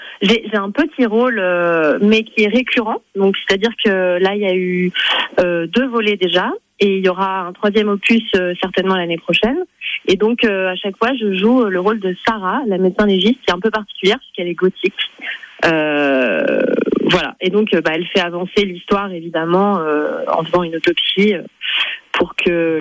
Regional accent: Tours, Centre-Val de Loire, France; j'ai grandi à Tours, j'étais à Francis Poulenc, j'ai fait ma scolarité là-bas.

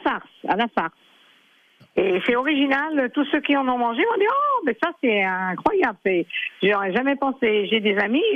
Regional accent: Centre-Val de Loire, France; Non, mais moi, je suis native du Berry, donc...

